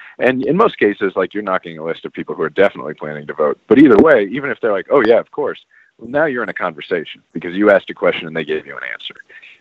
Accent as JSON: {"language": "English", "town": "Kansas City", "region": "Missouri", "country": "United States", "said": "I'm actually from Kansas City, Missouri"}